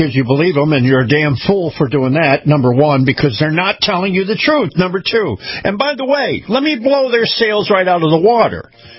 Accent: Florida, United States; 30,000 of the tests that they've done in my home state of Florida have been given the wrong positive results.

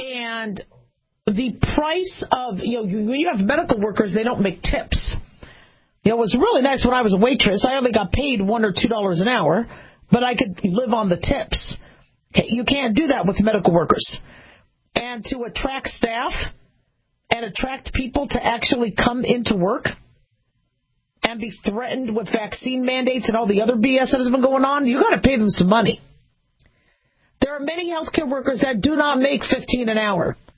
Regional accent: California, United States; And I was born in California. I'm from California.

